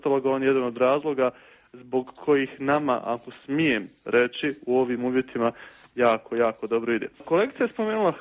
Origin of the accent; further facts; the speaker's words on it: Bosnia & Herzegovina; pružena je mogućnost ljudima iz Bosne i Hercegovine, meni recimo, da upoznam svoje kolege koji su rodom iz Bosne i Hercegovine